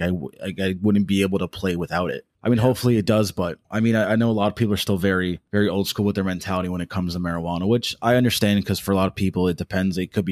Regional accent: Connecticut, United States; I'm from Connecticut, so we're not too far from like New York

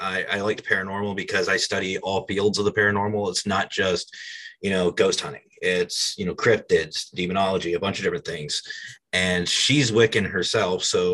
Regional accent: Pennsylvania, United States; It kind of played it off just because I'm from Pennsylvania. Don't really talk about the paranormal a lot out this way.

